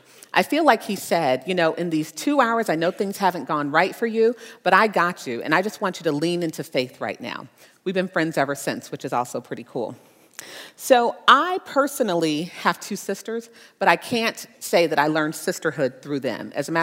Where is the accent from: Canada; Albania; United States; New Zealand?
United States; Las Vegas, Nevada; now in Cincinnati, United States; I run across this jacket that I thought was really cool because I'm from Vegas.